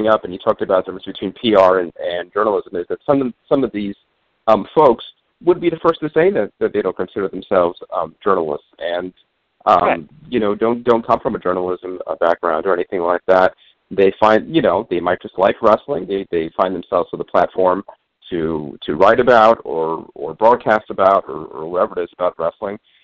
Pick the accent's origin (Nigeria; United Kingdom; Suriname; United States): United States; New York; I grew up here in the New York, Long Island area.